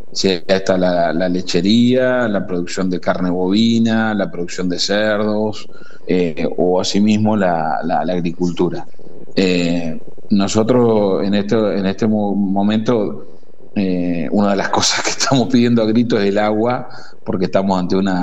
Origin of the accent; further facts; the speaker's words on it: Salliqueló, Buenos Aires, Argentina; me volví a vivir acá a mi pueblo, a nuestro pueblo, sí. Porque con mi vida que nos conocíamos, bueno, teníamos ese proyecto. Vivimos acá en Salicheló